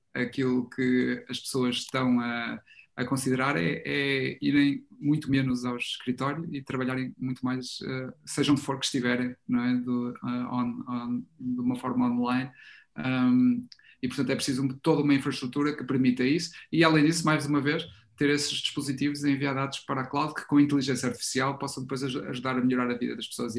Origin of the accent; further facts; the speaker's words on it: Porto, Norte, Portugal; moved away; also born or lived in Germany; vários sítios, mas depois aterrámos, entre aspas, no Porto, e vivi a maior parte da minha infância e juventude no Porto, antes de ir para a Alemanha.